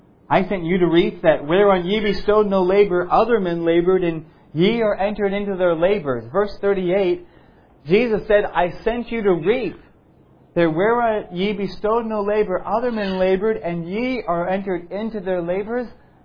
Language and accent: English; Dublin, Leinster, Ireland; I grew up in Dublin, and so I'm no farmer